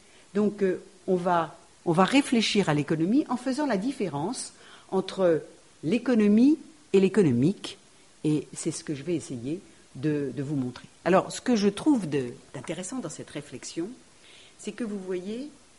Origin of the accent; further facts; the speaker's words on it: France; en tant que Française de base